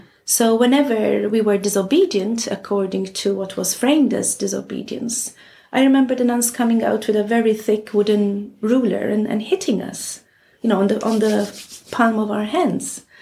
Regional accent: Malta; I'm originally from Malta. And I'm currently working at Roskilde University as professor in global studies.

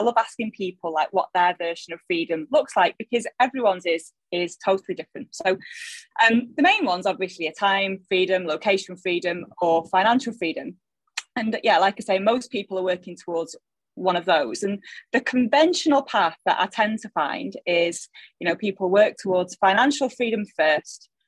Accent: Salford, North West England, United Kingdom; accent: Salford; moved away; Not that you can tell from my accent, which is still straight out of Salford.

